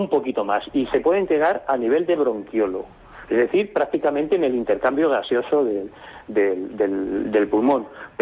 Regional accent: Madrid, Community of Madrid, Spain; yo conozco más Madrid porque soy de Madrid

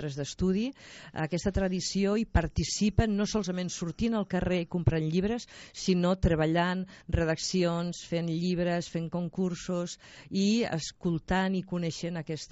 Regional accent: Mollerussa, Catalonia, Spain; jo soc de Mollerussa

